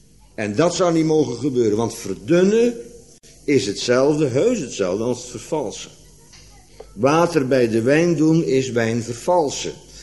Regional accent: Netherlands; Laten we als Nederlanders maar niet over koffie gaan praten.

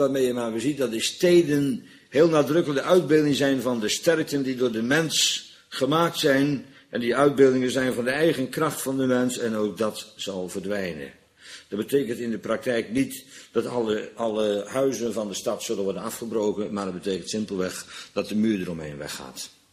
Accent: Netherlands; Als Nederlander vind ik dat altijd prachtig.

